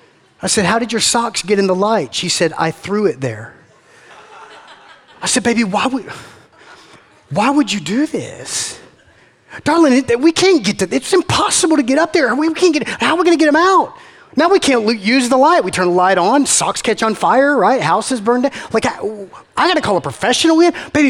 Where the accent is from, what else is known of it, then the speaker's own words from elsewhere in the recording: Macon, Georgia, United States; I'm from Macon, we say foyer.